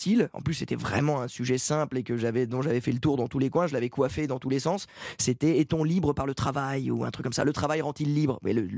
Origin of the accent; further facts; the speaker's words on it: Pays de la Loire, France; De toute façon, je venais des Pays de la Loire.